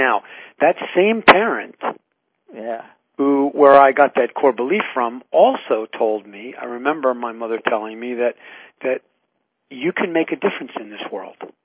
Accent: Long Island, New York, United States; When I was 8 years old and I took my first mathematics test, growing up in Long Island in New York.

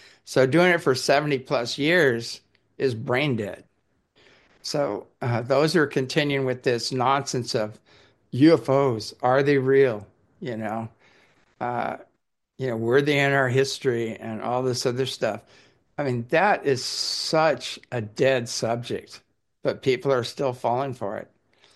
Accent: Ireland; I am Irish, but I'm saying farce for a reason.

